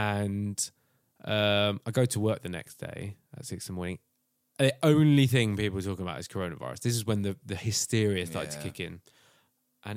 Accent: United Kingdom; We don't do that. We're British and stiff upper lip.

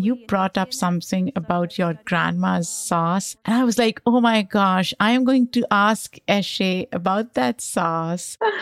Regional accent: Pakistan; I grew up in Pakistan

